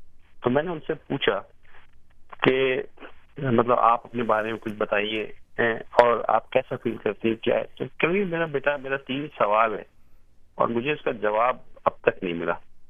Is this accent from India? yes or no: no; Bangladesh; also born or lived in Pakistan; now in United States; اور میں وہیں پلا بڑھا. اور جب 1971 میں بنگلہ دیش بن گیا تو اس کے بعد ہم لوگ ایک دو سال وہاں رہے, پھر 73 میں میں پاکستان آ گیا